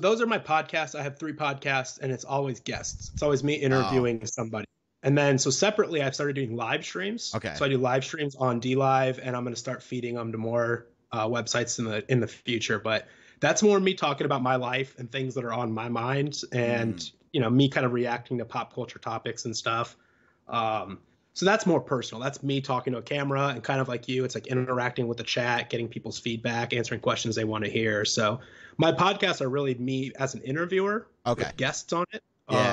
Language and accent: English; San Diego, California, United States; I'm from San Diego originally.